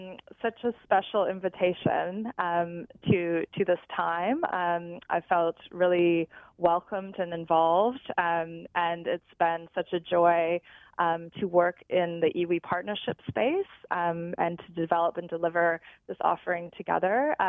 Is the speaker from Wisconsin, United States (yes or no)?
no; Detroit, Michigan, United States; now in New Zealand; No, I'm not. I'm from Detroit, Michigan.